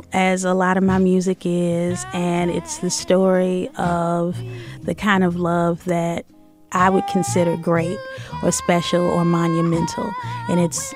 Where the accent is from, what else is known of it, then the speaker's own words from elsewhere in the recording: Virginia, United States; Well, I'm originally from Virginia and from a small town, mm-hmm. and there wasn't an urban radio station.